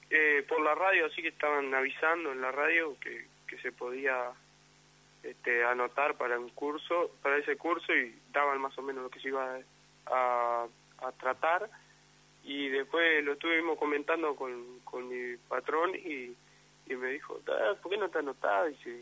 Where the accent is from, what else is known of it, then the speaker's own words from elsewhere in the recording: Durazno, Uruguay; born there; Yo nací, bueno, primero nací aquí en Durazno, en la ciudad misma.